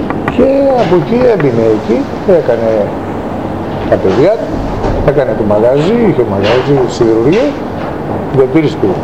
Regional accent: Valtochori, Central Macedonia, Greece; Για να μην τραπώ, εγώ ήρθα από Βαλτοχώρη.

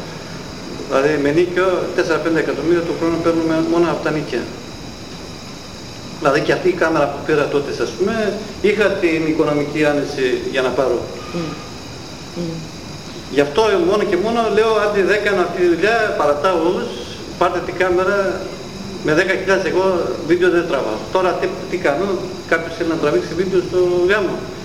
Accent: Galini, Eastern Macedonia and Thrace, Greece; Από Γαλήνη.

